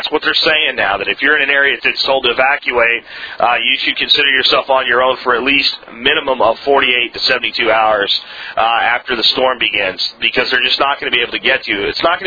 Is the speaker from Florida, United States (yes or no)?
yes; Jacksonville, Florida, United States; I grew up in Jacksonville, which got a lot of flooding in the storm.